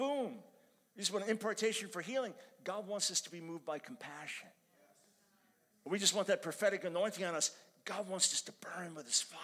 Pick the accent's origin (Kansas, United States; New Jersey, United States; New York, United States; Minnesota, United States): New York, United States; And I'm a New Yorker.